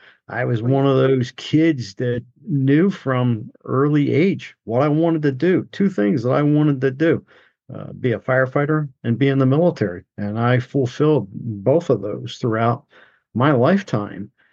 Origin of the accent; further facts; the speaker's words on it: New Jersey, United States; I'm born and raised in South Jersey in Cumberland County.